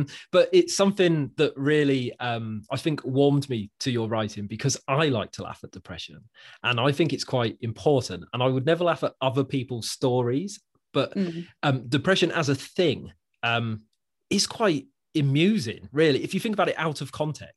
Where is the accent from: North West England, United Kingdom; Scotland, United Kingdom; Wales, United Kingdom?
Wales, United Kingdom; I'm Welsh. My family are from Wales